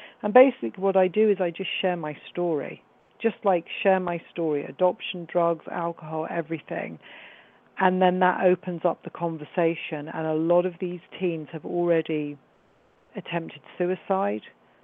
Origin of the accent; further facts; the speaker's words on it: London, United Kingdom; D and me were born the same year. He's from, you know, the Bronx. I'm from London.